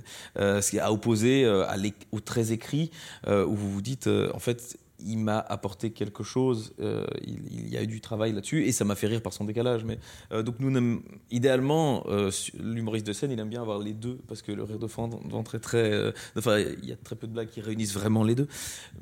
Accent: Belgium; J'avais dit que moi je suis belge

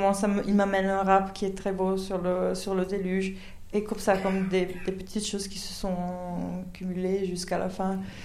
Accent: Italy; French is a second language; Je dis « Mais je suis italienne !»

